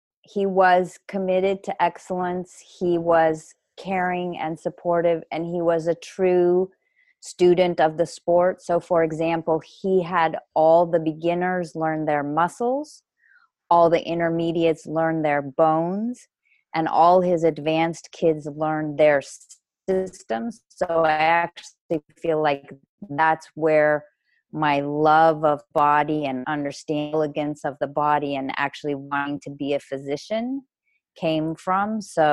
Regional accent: Colorado, United States; I grew up in Colorado, and I was a multi-sport athlete until around age 12 or 13.

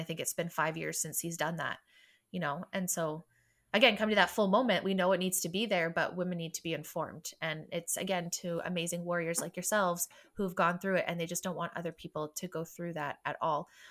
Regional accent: Canada; I'm like, well, we're Canadian, so Spotify does not pay us.

